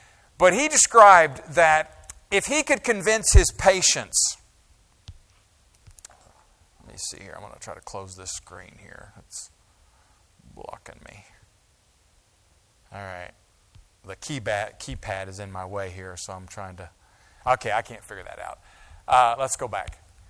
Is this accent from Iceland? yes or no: no; Tulsa, Oklahoma, United States; And I grew up in the Tulsa area, of course. So born and raised in Tulsa, grew up at 10th and Rockford.